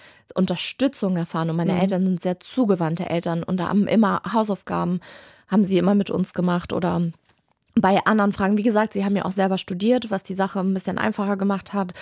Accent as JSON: {"language": "German", "region": "Hamburg", "country": "Germany", "tie": "born or raised there", "said": "Auch ich bin in den 90ern in Hamburg aufgewachsen. Ich hatte das Glück, dass ich in Hamburg aufgewachsen bin"}